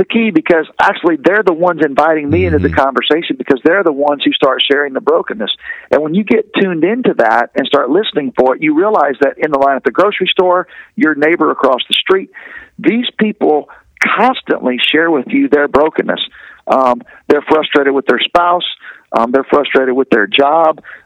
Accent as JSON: {"language": "English", "region": "Bible Belt", "country": "United States", "tie": "born or raised there", "lives_now": "South Florida, United States", "said": "I grew up in the Bible Belt. I was pastoring Bible Belt churches my entire life. That's where I'm comfortable."}